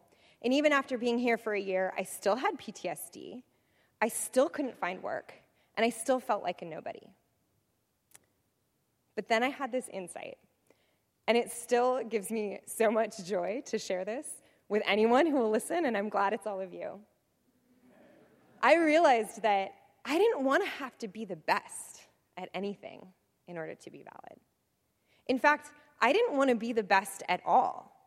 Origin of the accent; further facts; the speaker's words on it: Federal Way, Washington, United States; So when I was growing up in Federal Way, Washington, I had three pretty ambitious dreams for my life.